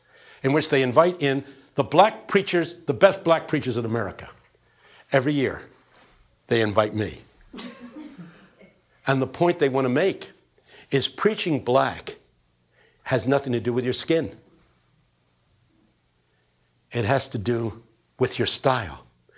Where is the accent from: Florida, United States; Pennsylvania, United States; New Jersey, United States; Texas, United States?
Pennsylvania, United States; Philadelphia; I owe everything to growing up in West Philadelphia.